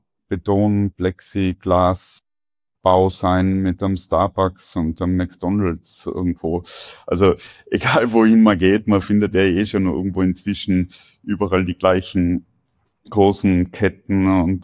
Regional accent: Tyrol, Austria; das ist auf jeden Fall der größte Pluspunkt von Tirol oder von dem Ort, wo ich herkomme.

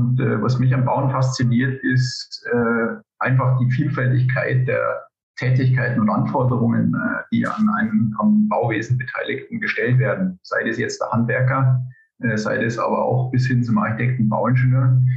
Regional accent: Bavaria, Germany; moved away as an adult; also born or lived in United States; now in Zurich, Switzerland; ich komme eben aus der Oberpfalz, habe da 25 Jahre mehr oder weniger gelebt und habe mich nach der Promotion im Endeffekt entschlossen, ins Ausland zu gehen, war in den USA. Bin jetzt aktuell in Zürich

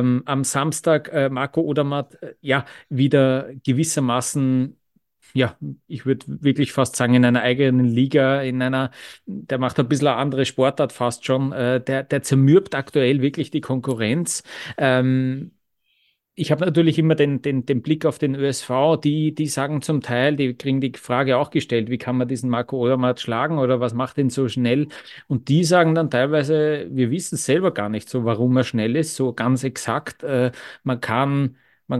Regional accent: Vienna, Austria; ich habe ja als Wiener dann das Problem, zu Mitternacht zuckt ja dann das Tanzbein, gell?

